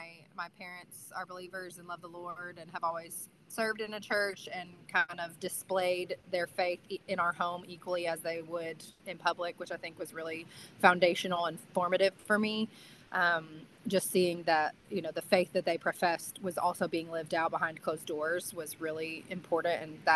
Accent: Dallas, Texas, United States; I grew up in Dallas, Fort Worth. So I'm a Texas girly.

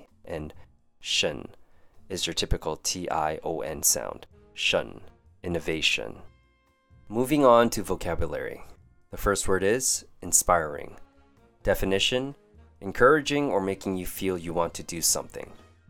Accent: Canada; Growing up in Canada, we do things differently, and there are some customs that I'll never get accustomed to living overseas.

